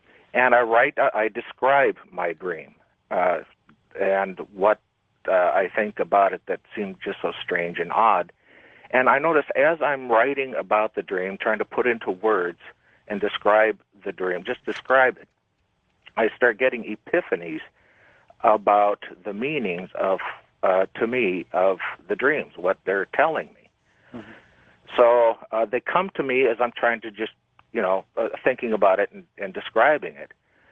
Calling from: Phoenix, Arizona, United States; Good morning. … I'm calling from Phoenix.

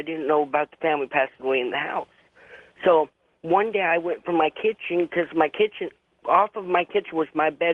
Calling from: Peoria, Illinois, United States; I'm calling from Peoria, Illinois.

